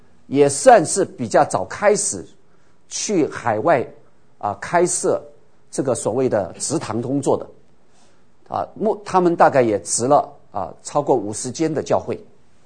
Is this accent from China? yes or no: yes; China; 我们中国人是双重孝子，好，孝顺父母亲，这是一种孝子。另外呢，我们很多人来到北美是什么？孝顺下一代，这个叫孝子。